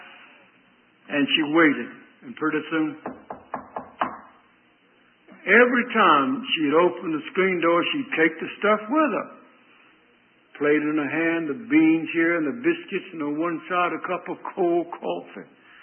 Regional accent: North Carolina, United States; So I grew up on the Cotton Mill Hill adjacent to the railroad yard where the cars shifted and where the trains came down and then turned back up and go out and all that sort of thing.

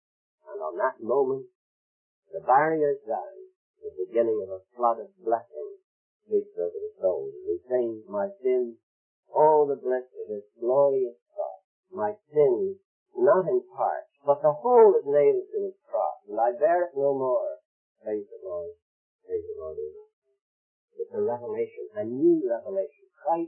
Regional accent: Ireland; no Jew today is saved merely as a Jew any more than I am saved as an Irishman

